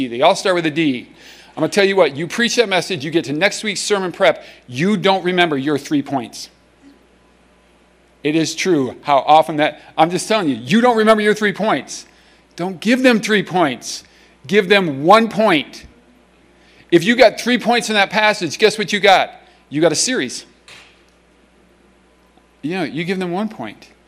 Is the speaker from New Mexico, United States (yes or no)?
no; Des Moines, Iowa, United States; That when I was a kid, I grew up in Des Moines. There was no cheering. Anyway, when I grew up, and I grew up right next to Drake University